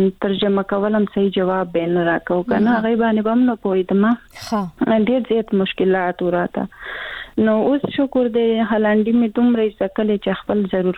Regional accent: Bajaur, Khyber Pakhtunkhwa, Pakistan; also born or lived in Karachi; now in Netherlands; زه په باجوړ کې پیدا شوم. او تعلیم خو زما دومره تعلیم نشته دی. ما په باجوړ کې د شپږم پورې سبق ویلې دی.

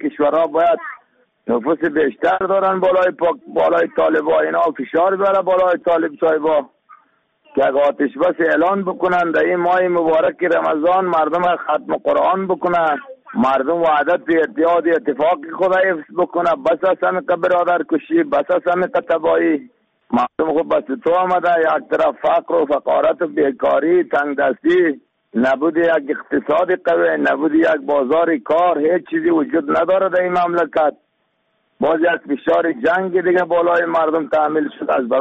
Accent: Afghanistan; ما شما افغان هستیم.

